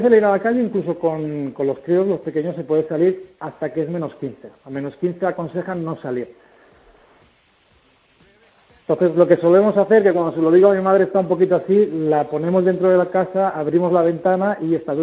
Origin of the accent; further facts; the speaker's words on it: El Vendrell, Catalonia, Spain; No, yo soy del Vendrell, de un pueblo de Tarragona, de Cataluña.